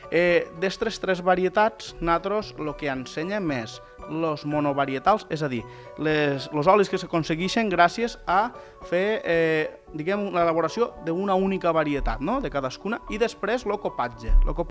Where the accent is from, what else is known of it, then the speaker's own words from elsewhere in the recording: Santa Bàrbara, Catalonia, Spain; que jo mateix també soc de Santa Bàrbara